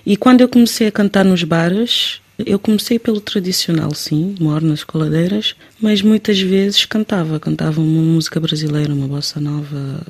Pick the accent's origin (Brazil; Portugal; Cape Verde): Cape Verde; São Vicente; also born or lived in São Nicolau; eu, como fui criada em São Vicente, sou de São Nicolau, fui criada em São Vicente